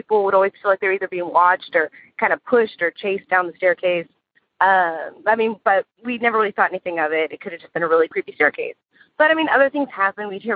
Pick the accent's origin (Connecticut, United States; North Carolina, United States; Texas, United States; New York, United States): Texas, United States; Houston; I'm from Houston, Texas.